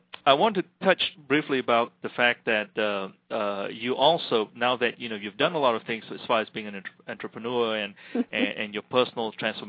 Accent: Malaysia; I grew up in Malaysia, so we were under the British educational system

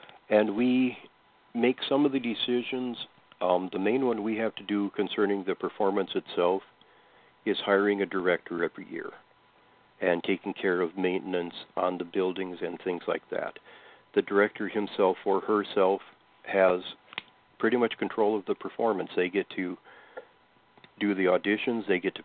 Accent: Westbrook, Minnesota, United States; I'm from Westbrook personally, that's about 15 miles.

